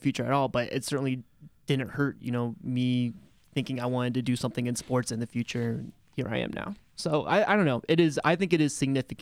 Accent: Iowa City, Iowa, United States; I grew up in Iowa City.

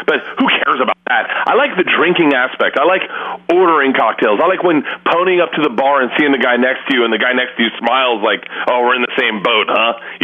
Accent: Florida, United States; I grew up in Florida, so there's always that broken part of me where I go, sunsets are awesome, but sunsets with a cocktail are 10 times better.

